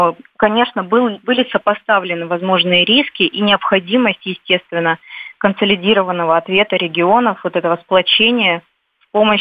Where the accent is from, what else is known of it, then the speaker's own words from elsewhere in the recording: Rostov Oblast, Russia; born there; Я как уроженка Ростовской области могу сказать о том, что здесь подключались также и местные жители.